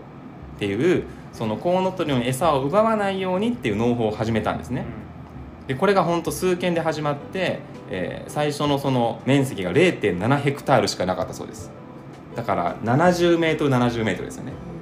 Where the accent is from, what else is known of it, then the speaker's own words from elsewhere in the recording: Toyooka, Hyogo, Japan; 僕のふるさと兵庫県の、豊岡市という、場所があるんですけども